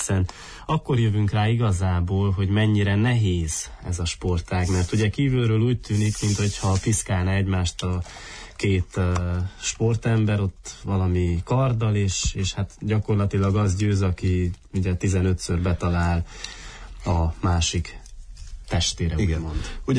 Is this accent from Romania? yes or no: yes; Miercurea Ciuc, Harghita, Romania; ugye Csíkszeredában, a szülővárosomban nem volt vívó szakosztály gyakorlatilag akkor, amikor én ugye iskolás voltam